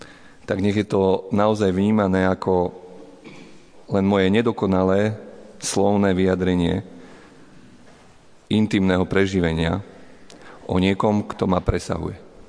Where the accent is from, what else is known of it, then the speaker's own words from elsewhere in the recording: Poprad, Prešov Region, Slovakia; ja som rodený Popradčan a my východňari držíme spolu.